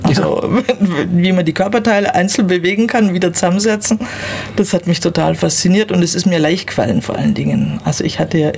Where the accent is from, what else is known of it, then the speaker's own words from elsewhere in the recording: Bavaria, Germany; also born or lived in Munich; Nee, ich bin aus München, gebürtige Münchnerin.